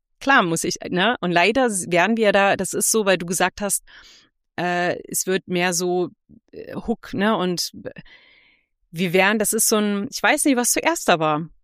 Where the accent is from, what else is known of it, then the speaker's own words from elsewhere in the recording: Saxony-Anhalt, Germany; ich bin aus Sachsen-Anhalt